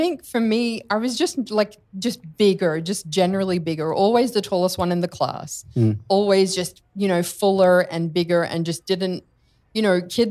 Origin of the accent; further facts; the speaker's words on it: Sydney, New South Wales, Australia; because we were just Arab and Muslim and growing up in Australia and literally in the Bible Belt of Sydney.